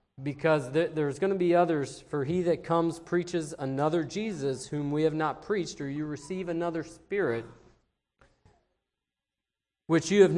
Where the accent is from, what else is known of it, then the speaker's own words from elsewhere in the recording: Van Wert, Ohio, United States; now in Bern, United States; I'm from Bern, Indiana, originally from Van Wert. So as far as my wife and I can remember, we're Van Wert and Paulding County. We attend the church there at Bern.